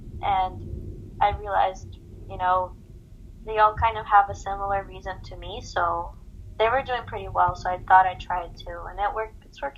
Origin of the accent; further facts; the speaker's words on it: Russia; I'm from Russia.